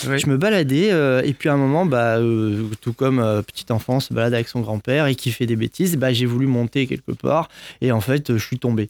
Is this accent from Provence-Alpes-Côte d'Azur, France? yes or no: no; Nîmes, Occitanie, France; Et c'est vrai que j'ai grandi à Nîmes.